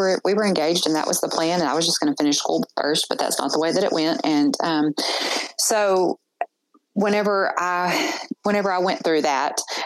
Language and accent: English; the South, United States; And I was raised in the South, unfortunately